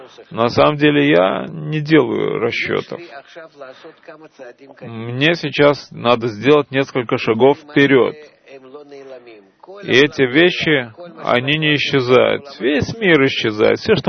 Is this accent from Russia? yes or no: no; France; я из Франции.